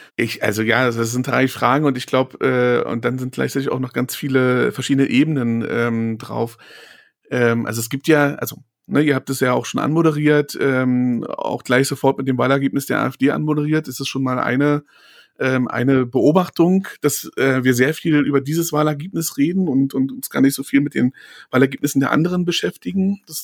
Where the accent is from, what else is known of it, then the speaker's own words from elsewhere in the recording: Berlin, Germany; ich bin in Ostberlin geboren und aufgewachsen und ich bin auch immer noch identitär doch sehr stark der Ostberlin verwachsen